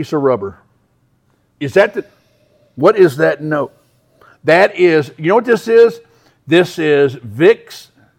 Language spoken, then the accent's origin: English; Kentucky, United States; This just, nothing prepares us, born and raised in Kentucky, prepares us for this.